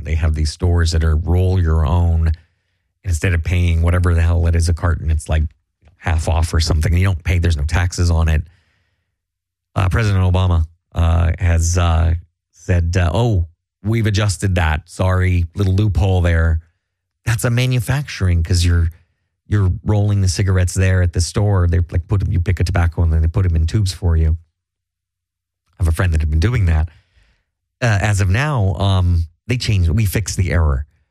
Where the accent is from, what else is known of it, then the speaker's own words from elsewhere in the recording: Ireland; I'm Irish.